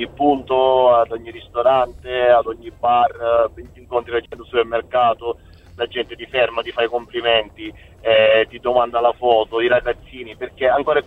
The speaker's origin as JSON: {"language": "Italian", "region": "Sicily", "country": "Italy", "said": "Allora, no, da siciliano sicuramente è un orgoglio"}